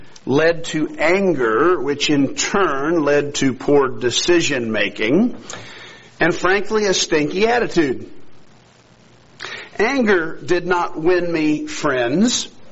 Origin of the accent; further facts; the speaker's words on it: Australia; born there; as everyone here knows, I was born in Australia. It's been quite a while now since I last took a trip there.